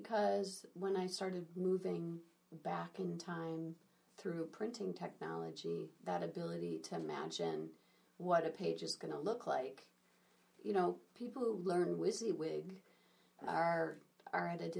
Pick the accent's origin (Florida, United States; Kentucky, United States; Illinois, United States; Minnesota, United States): Illinois, United States; Chicago; also born or lived in Berkeley; It's a long story, but I'd say mostly I'm from Chicago. But I was born in California, Berkeley.